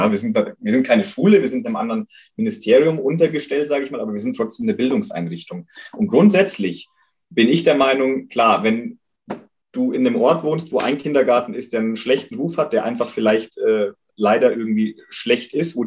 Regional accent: Ebersberg, Bavaria, Germany; unsere Gesellschaft hier in Deutschland, in Bayern, bei uns in Ebersberg

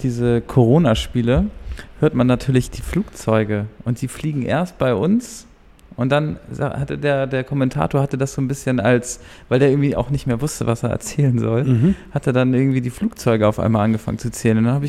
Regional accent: Hamburg, Germany; weil ich komme eigentlich aus Altona.

